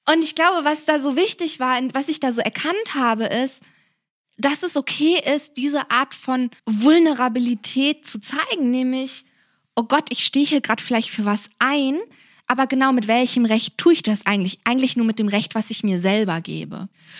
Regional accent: East Germany, Germany; ich bin aus dem Osten.

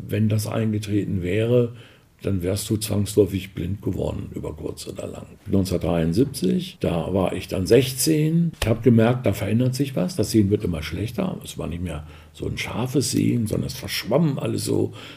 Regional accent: Duderstadt, Lower Saxony, Germany; Ich bin 65, von der Volksschule meiner Heimatstadt, das ist Duderstadt im Eichsfeld, musste ich nach Hannover, um die Blindenschule besuchen zu können.

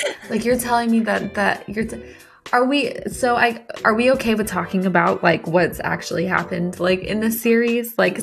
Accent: the South, United States; Well, and I mean, probably because, like, I'm from the South, you know

